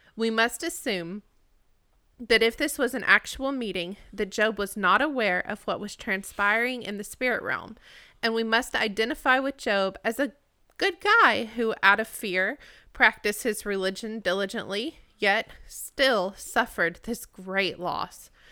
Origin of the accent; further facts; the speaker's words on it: Arkansas, United States; I did my best, but I'm from Arkansas, and some names are hard for me.